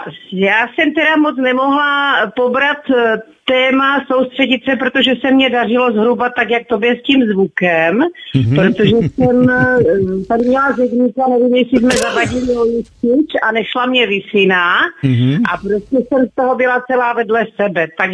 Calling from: Otrokovice, Zlín Region, Czechia; Z Otrokovic

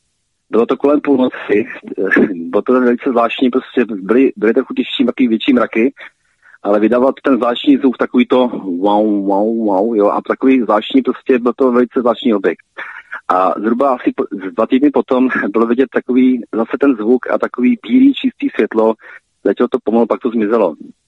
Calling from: Central Bohemian Region, Czechia; Já jsem tady kousek ze Středních Čech od Nymburka.

